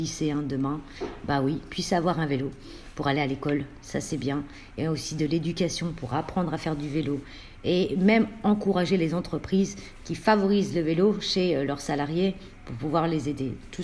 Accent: Roubaix, Hauts-de-France, France; born there; comme dans ma ville où je suis née à Roubaix. C'est un bassin de vie de 100 000 habitants et il n'y a plus de personnel dans la gare.

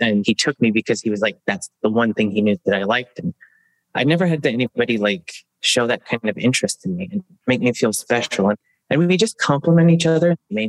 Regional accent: Kentucky, United States; because I come from Kentucky and it's not the best place to be for anyone who's different

